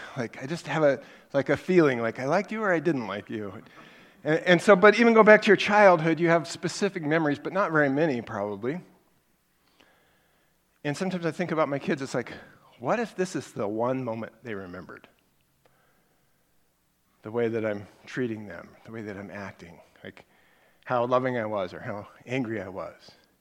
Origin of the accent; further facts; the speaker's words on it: Council Bluffs, Iowa, United States; They don't have them in El Paso either, but I grew up in Council Bluffs, Iowa, so I was used to them.